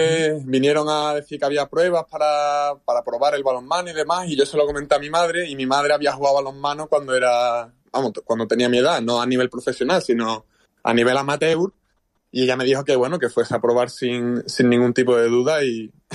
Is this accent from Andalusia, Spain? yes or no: yes; Montequinto, Andalusia, Spain; en el barrio donde yo me he criado, el balonmano te diría que es el deporte rey, porque, bueno, yo soy de Montequinto, de un barrio de Sevilla.